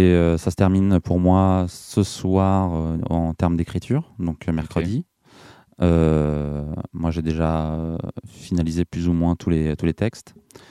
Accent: Chartres-de-Bretagne, Brittany, France; Moi, je suis de Bretagne. Je suis de Rennes. Et je suis venu en stop depuis ma ville, Chartres de Bretagne.

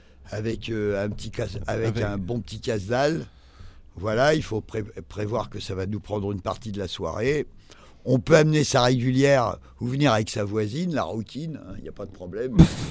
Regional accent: Orléans, Centre-Val de Loire, France; parce que moi, je suis d'Orléans

